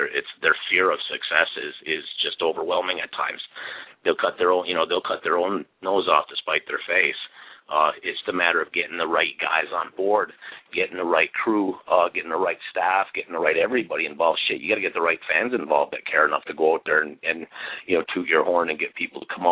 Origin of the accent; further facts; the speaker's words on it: Midwest, United States; very southern based, even though I grew up in the Midwest.